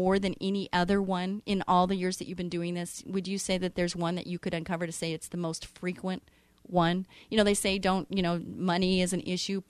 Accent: Orange County, California, United States; I grew up in Orange County, so I love that place.

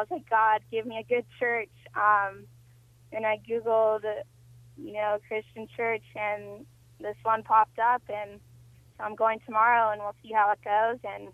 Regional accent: California, United States; I grew up in Orange County, and the pressure of going to college, the pressure of being skinny, the pressure of having the cute clothes

